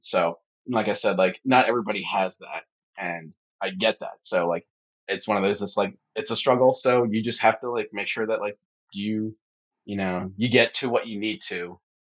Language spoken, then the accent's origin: English; Pottstown, Pennsylvania, United States; he immigrated from there to DC, then to, like, my hometown in Pottstown and Narstown.